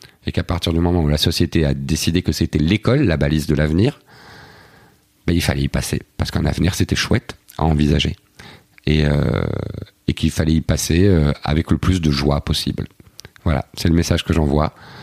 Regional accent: Belgium; je suis Belge

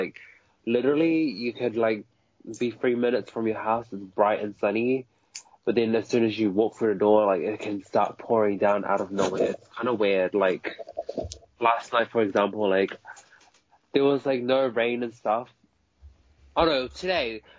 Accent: Samoa; now in New Zealand; a little bit after I just moved to New Zealand. Because I'm originally from Samoa. I was born there.

